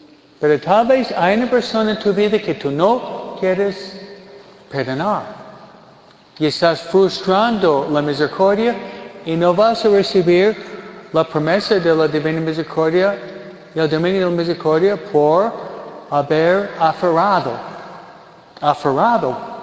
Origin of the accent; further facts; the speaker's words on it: New York, United States; Tal vez porque soy americano, nueva-yorkino, para mí la palabra de Dios es muy práctico